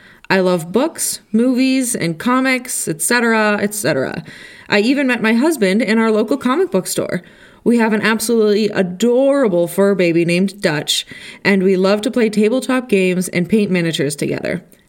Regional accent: Canada; We're both Canadian

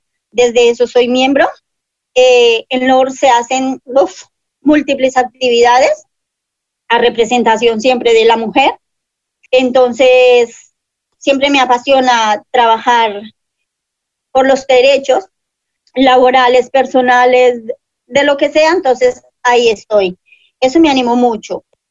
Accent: Colombia; now in United Kingdom; Soy ciudadana colombiana. Voy a hacer 4 años en Reino Unido.

